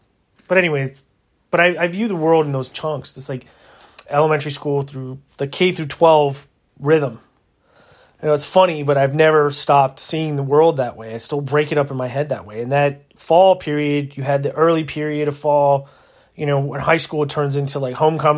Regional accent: Maryland, United States; Some of that comes from the fact that I did a lot of growing up in Maryland, and Maryland's warmish.

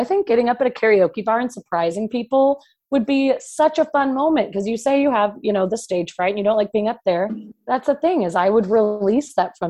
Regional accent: Illinois, United States; I'll be relaxed in Illinois, like my hometown.

